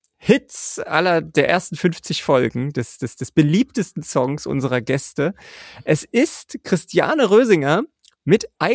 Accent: Berlin-Brandenburg, Germany; Also wir kommen aus Berlin-Brandenburg

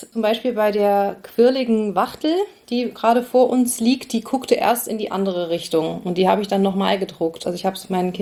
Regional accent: Oxford, South East England, United Kingdom; Also ich bin ja in Oxford aufgewachsen

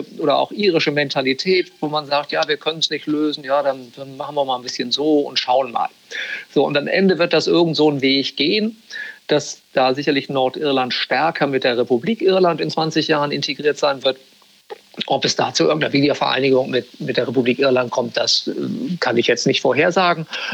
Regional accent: Northern Germany, Germany; als Norddeutscher

